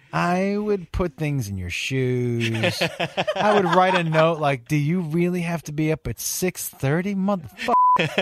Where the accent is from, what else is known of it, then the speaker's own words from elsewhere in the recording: Massachusetts, United States; Yeah, I'm from Western Mass.